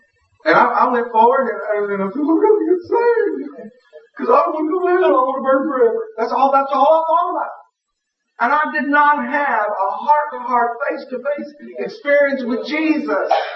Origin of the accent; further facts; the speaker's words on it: Nashville, Tennessee, United States; as I told you, I grew up in Nashville, Tennessee.